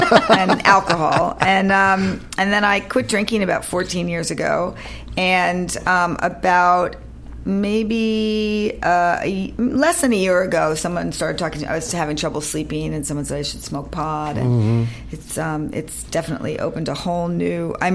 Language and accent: English; Staten Island, New York, United States; I'm from Staten Island, New York